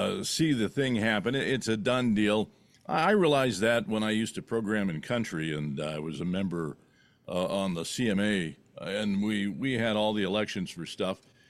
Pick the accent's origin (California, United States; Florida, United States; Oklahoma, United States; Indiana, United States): California, United States; I grew up in California.